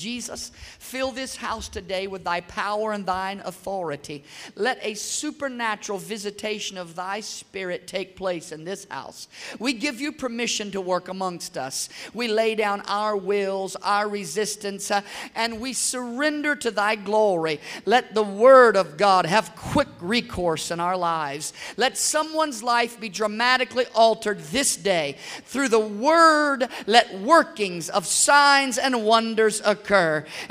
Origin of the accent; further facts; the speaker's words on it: Nassau, New Providence, Bahamas; also born or lived in Lakeland, United States / Texas / Alabama / Florida; I lived in Lakeland for a short time in Florida when I was a young man. And then I grew up in Nassau, Bahamas for quite a while. And so I've had a unique upbringing all around the country, Texas, Alabama, Florida, Kentucky, Ohio, West Virginia, California.